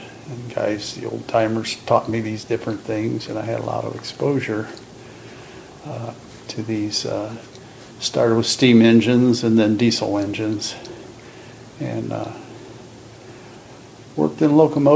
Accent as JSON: {"language": "English", "town": "Hobart", "region": "Indiana", "country": "United States", "tie": "born or raised there", "also_born_or_lived": "Gary", "said": "Well, I was born in Gary, Indiana, in 1937, September the 5th. And we moved from there to a little town out of Gary, Hobart, Indiana, and that's where I was raised."}